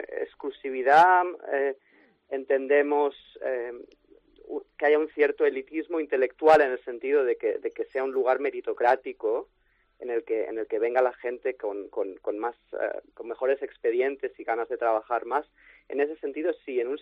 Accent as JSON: {"language": "Spanish", "town": "Barcelona", "region": "Catalonia", "country": "Spain", "tie": "born or raised there", "moved": "as an adult", "said": "Yo soy catalán, sí. Nací en Barcelona y pasé allí mis primeros 25 años de vida."}